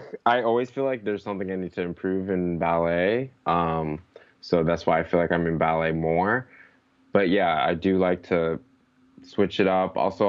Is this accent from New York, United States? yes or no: yes; New York, United States; I grew up on Long Island, New York, Suffolk County, hour and 15 minutes on the Long Island Railroad.